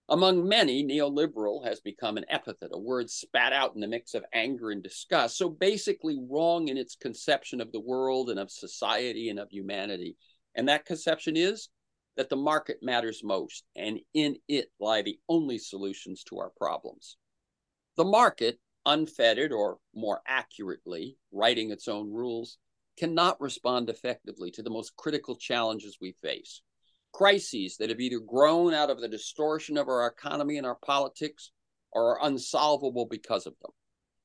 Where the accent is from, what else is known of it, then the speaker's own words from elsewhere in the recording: Florida, United States; I grew up in Florida, he in Arkansas.